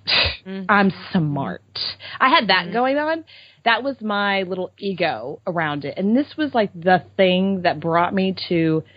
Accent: Houston, Texas, United States; Ex-Houstonian and currently in Texas. So we're Texan women here.

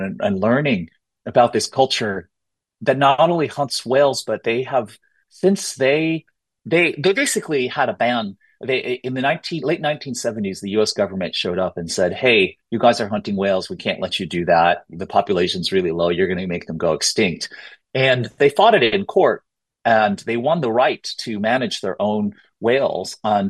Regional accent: United States; I come from different cultures. I'm American, I'm Chinese, I'm Nanai, Hotuchu

